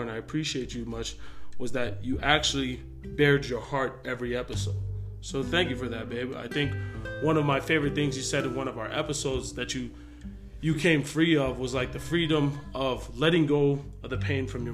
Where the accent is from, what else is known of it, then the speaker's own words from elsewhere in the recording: United States; We're just two Tongan kids growing up in America.